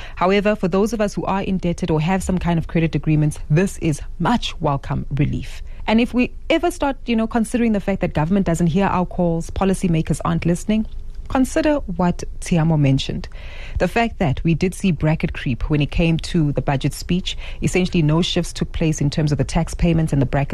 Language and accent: English; South Africa; So that tells us that we as South African consumers are doing our best